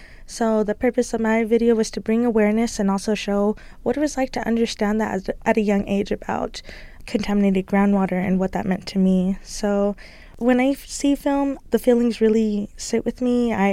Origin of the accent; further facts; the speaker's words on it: South Tucson, Arizona, United States; I grew up right here in South Tucson. My family comes from Bigfields, as I mentioned, and raised by my grandma.